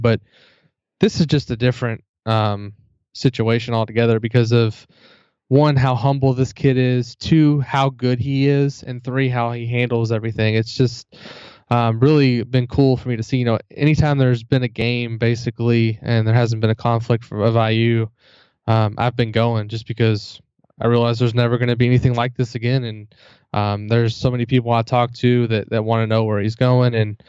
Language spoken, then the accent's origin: English; New Albany, Indiana, United States; I was born in New Albany. I graduated from New Albany in 2000.